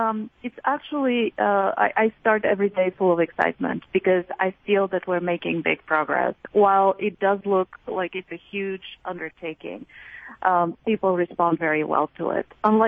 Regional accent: Bulgaria; moved away as an adult; It's actually Bulgaria. I grew up and I was brought up and raised in Bulgaria. I left there when I was 25. It was still a communist country, and I defected.

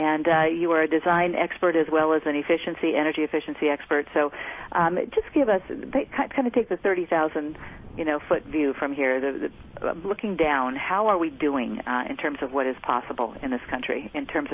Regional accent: California, United States; I grew up in the Bay Area, so I know that, but this has been just a very mild winter

